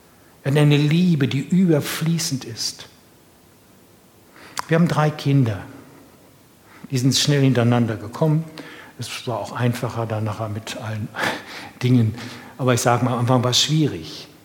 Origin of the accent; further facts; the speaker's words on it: Bückeburg, Lower Saxony, Germany; Ich bin aufgewachsen in Bückeburg, in dieser kleinen Baptistengemeinde, geprägt durch ostpreußische, pietistisch geprägte, quietistisch sonstige Menschen.